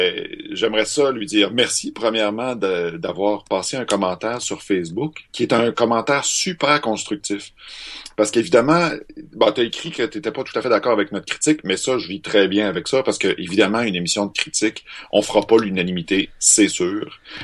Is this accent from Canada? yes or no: yes; Alma, Quebec, Canada; Parce que moi aussi, je viens d'Alma.